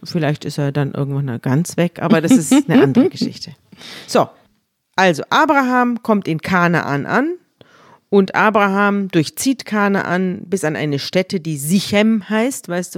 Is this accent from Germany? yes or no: yes; Munich, Bavaria, Germany; wir kommen ja beide aus München